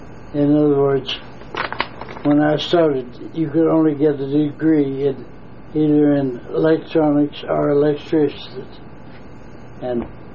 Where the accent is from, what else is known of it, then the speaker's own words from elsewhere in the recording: Maryville, Tennessee, United States; also born or lived in Knoxville, United States; I was born in Maryville, Tennessee. That's in Maryville, Tennessee, of August 18th, 1915.